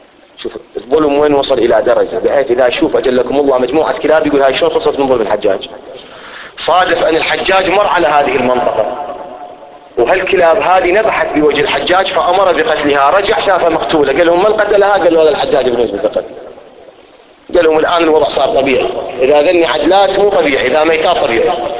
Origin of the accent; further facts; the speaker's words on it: Iraq; أنا كعراقي، إحنا الآن في العراق، ما أتدخل في شأن بلد غير العراق باعتباري عراقي